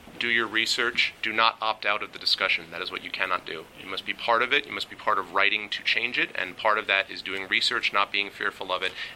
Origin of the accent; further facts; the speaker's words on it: Northeast, United States; I grew up in the Northeast, so I thought Portland, Maine.